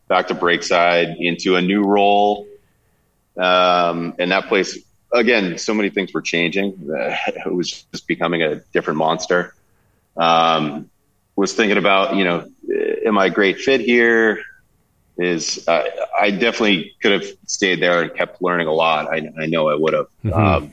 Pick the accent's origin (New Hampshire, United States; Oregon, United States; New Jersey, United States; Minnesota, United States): New Hampshire, United States; I grew up in New Hampshire and had been home brewing for a while